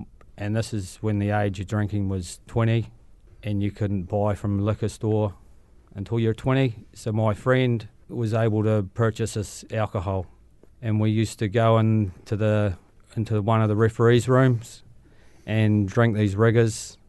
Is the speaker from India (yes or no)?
no; Invercargill, Southland, New Zealand; also born or lived in Australia; now in Christchurch, New Zealand; I'm originally from Invercargill. Scattered myself around New Zealand and in Australia in the past, and I've been based in Christchurch since 2011.